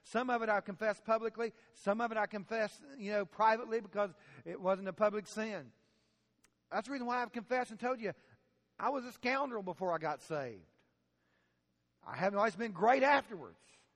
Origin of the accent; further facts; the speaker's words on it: Illinois, United States; and she was from my hometown in Southern Illinois. Her dad and my dad showed cows together in the summertime.